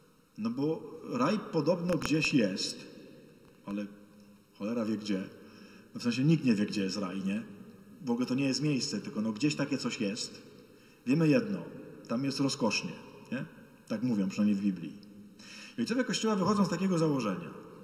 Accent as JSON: {"language": "Polish", "town": "Myszków", "region": "Silesian Voivodeship", "country": "Poland", "said": "Ja pochodzę z Myszkowa koło Częstochowy i obok mnie jest taka mała miejscowość, która się nazywa Mysłów."}